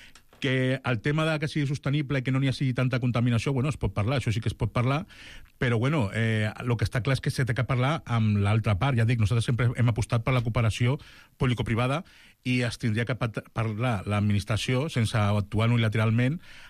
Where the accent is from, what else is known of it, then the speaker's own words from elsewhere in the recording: Barcelona, Catalonia, Spain; jo sempre em quedava a la zona de baix, d'on jo soc, de Poble Sec